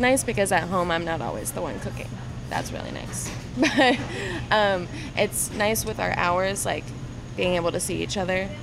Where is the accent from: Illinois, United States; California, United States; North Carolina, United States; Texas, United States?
North Carolina, United States; North Carolina.